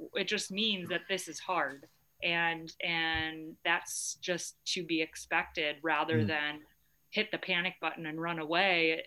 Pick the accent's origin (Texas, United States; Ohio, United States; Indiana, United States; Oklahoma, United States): Ohio, United States; So I'm planning on doing this run from my home state in Ohio